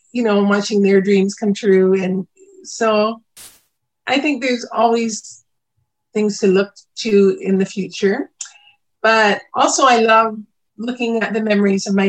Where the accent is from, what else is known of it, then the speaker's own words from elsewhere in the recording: Canada; I have friends that I grew up with in Canada that are in the States now.